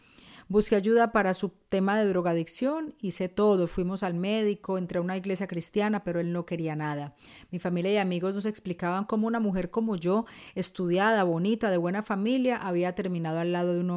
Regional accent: Colombia; moved away as an adult; now in Barcelona, Spain; aquí seguimos compartiendo historias. Tengo 39 años y vivo en Barcelona, España. Soy colombiana y hace 9 meses estoy acá.

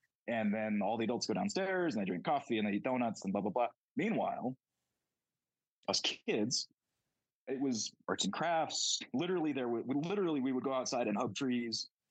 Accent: Lawrence, Kansas, United States; Yeah, so I grew up in Lawrence, Kansas, which is a kind of a liberal college town, blue dot, red state sort of situation.

